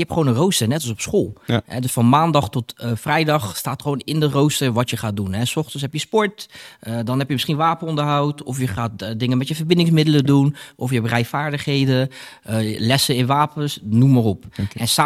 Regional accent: Rotterdam, South Holland, Netherlands; ik kom uit Rotterdam, kom uit Spangen.

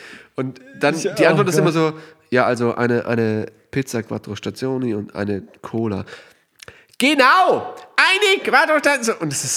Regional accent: Baden-Württemberg, Germany; Die erste Frage, die du als Schwabe immer stellen musst, gibt es da Autos?

